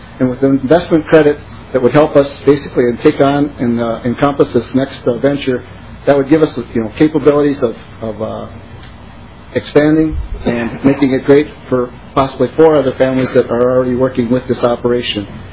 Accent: Caledonia, Minnesota, United States; from Caledonia, down in the southeast corner of Minnesota and Houston County.

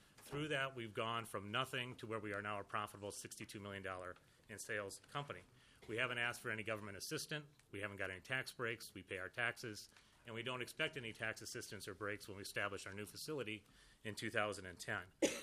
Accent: St. Anthony, Minnesota, United States; I am a constituent. I grew up in St. Anthony Village.

